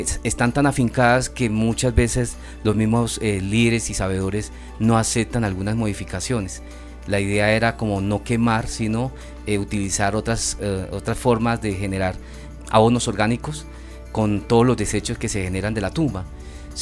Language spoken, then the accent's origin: Spanish; Guainía, Colombia; yo vengo del departamento del Guainía, que es uno de los departamentos que hacen parte de la cuenca amazónica colombiana.